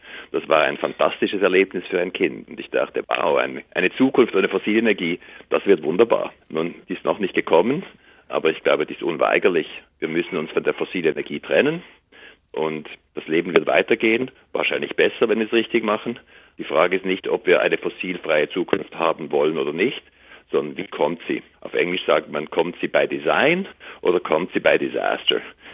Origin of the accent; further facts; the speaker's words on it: Switzerland; Ich bin in der Schweiz aufgewachsen.